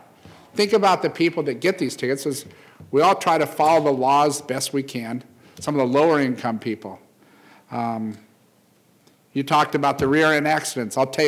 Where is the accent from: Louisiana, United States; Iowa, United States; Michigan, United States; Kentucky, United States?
Iowa, United States; Des Moines; I was born and raised in Des Moines, South Side, you know that.